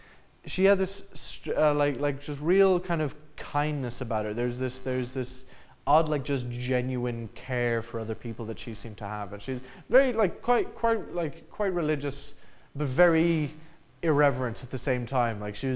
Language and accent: English; Portugal; Like, I grew up in Portugal.